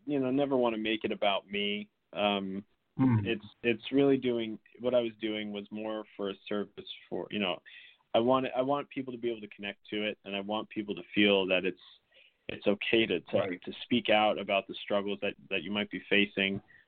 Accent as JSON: {"language": "English", "town": "Newton", "region": "Massachusetts", "country": "United States", "tie": "born or raised there", "also_born_or_lived": "Chicago", "said": "I was born in Chicago, but I moved when I was with my family when I was three to Newton."}